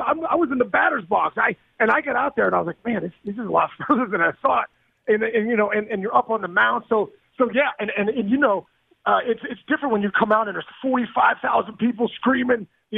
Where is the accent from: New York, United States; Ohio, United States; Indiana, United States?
Ohio, United States; Cincinnati; I grew up here in Cincinnati, basically, and these fans are incredible.